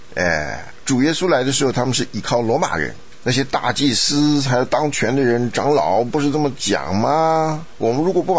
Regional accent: Taiwan; 我们台湾人把这个叫土八路

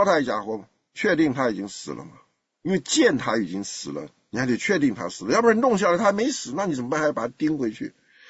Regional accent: China; 我们中国人受人家歧视，歧视到今天你信主了，你还为主大发热心

